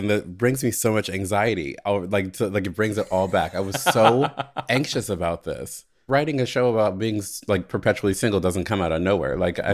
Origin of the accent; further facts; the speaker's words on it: East Coast, United States; David's from the West Coast and I'm from the East Coast.